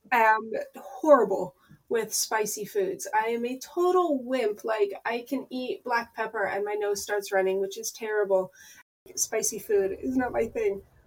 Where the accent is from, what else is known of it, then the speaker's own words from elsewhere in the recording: United States; now in United Kingdom; Obviously, I'm American and not used to the weather or the culture.